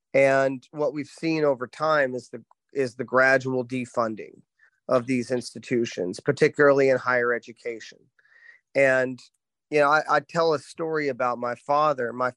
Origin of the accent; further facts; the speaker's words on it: Thomas, Oklahoma, United States; now in Norman, United States; I'm originally from Western Oklahoma. Born and raised in a small town called Thomas, about 1,200 people.